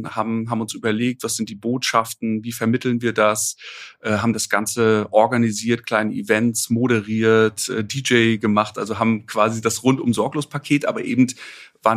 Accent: Waren an der Müritz, Mecklenburg-Vorpommern, Germany; Ich bin in Waren an der Müritz aufgewachsen und als Lehrerkind

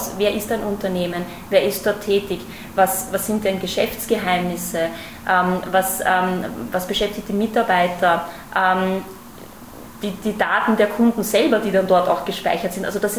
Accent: Austria; now in Germany; Also ich glaube, an meinem Akzent hört man, dass ich keine Deutsche bin. Also ich bin tatsächlich selber Österreicherin

